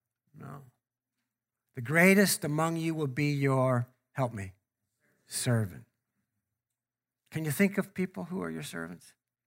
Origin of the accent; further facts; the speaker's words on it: Canada; Because we're from Canada, we have no problem with that.